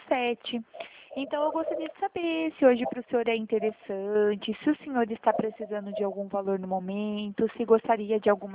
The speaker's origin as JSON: {"language": "Portuguese", "town": "Limeira", "region": "São Paulo", "country": "Brazil", "said": "Eu sou aqui do interior de São Paulo, na cidade de Limeira."}